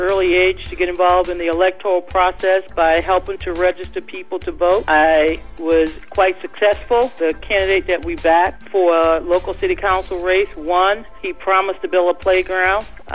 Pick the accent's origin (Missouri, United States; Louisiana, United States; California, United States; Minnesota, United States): Louisiana, United States; New Orleans; I remain optimistic that my hometown will be rebuilt safer and stronger than ever before. And I urge everyone who clearly care about the Crescent City, the people, the culture, to visit Louisiana. It is a wonderful place to visit. It's a great place to have grown up